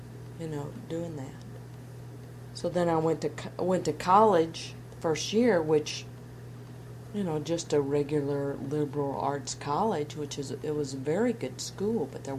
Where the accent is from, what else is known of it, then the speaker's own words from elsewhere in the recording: Memphis, Tennessee, United States; I grew up in Memphis. I was born in 1939